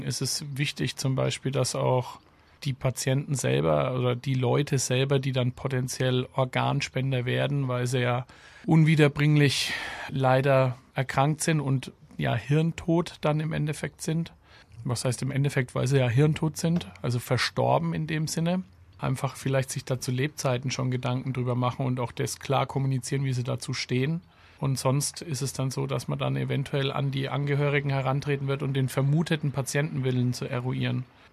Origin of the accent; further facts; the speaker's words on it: Bamberg, Bavaria, Germany; born there; ich bin geboren in Bamberg, bin dann für Studium war ich in Mannheim und in Erlangen.